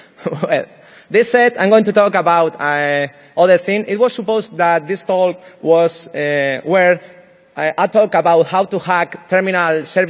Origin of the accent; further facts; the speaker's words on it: Spain; English is a second language; I'm from Spain. I'm sorry for my accent. I have an horrible accent. That's the problem with all the people from Spain. And in my case, it's special because I started to learn English when I was 33 years old.